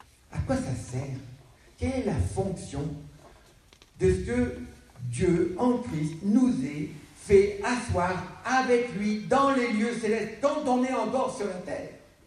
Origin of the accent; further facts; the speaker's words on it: Grand Est, France; on marche dans les vignes chez nous, en Alsace.